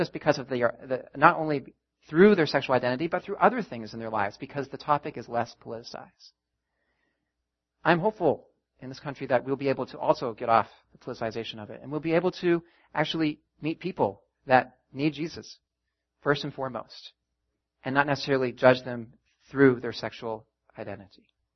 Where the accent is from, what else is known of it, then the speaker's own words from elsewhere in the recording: Canada; I am Canadian and American, grew up in Canada.